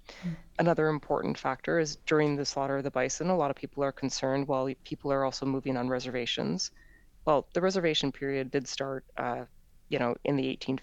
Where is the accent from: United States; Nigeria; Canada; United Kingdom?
Canada; Alberta; I'm Canadian and I'm originally from a province called Alberta. It's kind of the Texas of Canada.